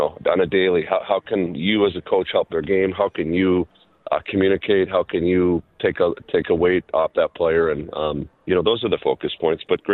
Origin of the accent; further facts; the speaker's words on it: Minnesota, United States; now in Nashville, United States; I grew up in Minnesota, got to play there, got to coach there.